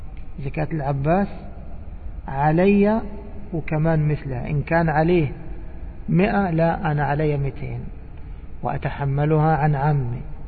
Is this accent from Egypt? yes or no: yes; Egypt; وإيش يقول عندنا في مصر؟ يقول هذا قدها وقدود